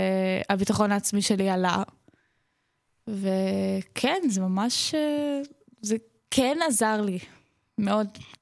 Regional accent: Nof HaGalil, Northern District, Israel; הגעתי מעיר שנקראת נוף הגליל, שזה בעצם נצרת עילית, שנולדת השם. זה נמצא בצפון

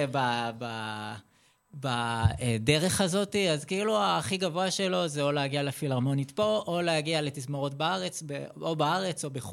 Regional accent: Tel Aviv, Tel Aviv District, Israel; now in Kfar Saba, Israel; אני במקור, אני מתל אביב. אני גרתי יותר נכון, עד לפני כחודשיים, שלושה, אני עברתי בדיוק עם בת הזוג שלי לכפר סבא. אז נולדתי בתל אביב

